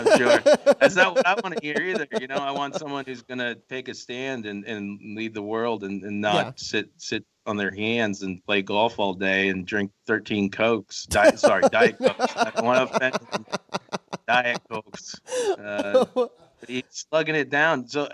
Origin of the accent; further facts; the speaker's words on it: Ohio, United States; accent: mix of Midwest Ohio accent and Southern drawl; also born or lived in North Carolina; I'm from North Carolina. I grew up in Ohio, so I have a mix between the Midwest Ohio accent and then a Southern drawl from North Carolina. So it goes back